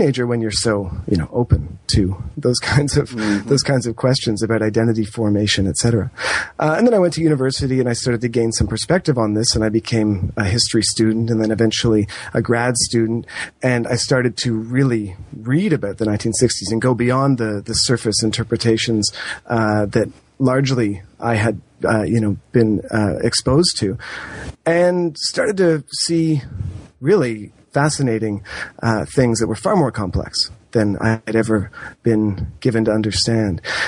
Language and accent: English; Toronto, Ontario, Canada; I grew up in Toronto, and I was born in the late 70s, though.